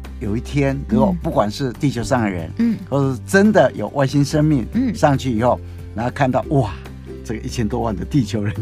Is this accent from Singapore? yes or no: no; China; 跟我们中国人是不一样、嗯、我们中国人不是有个